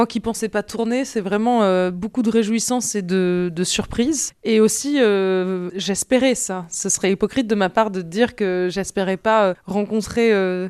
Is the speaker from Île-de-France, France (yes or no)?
no; Nice, Provence-Alpes-Côte d'Azur, France; J'ai grandi sur la route, c'est-à-dire que dès la sortie du lycée, on vient de Nice.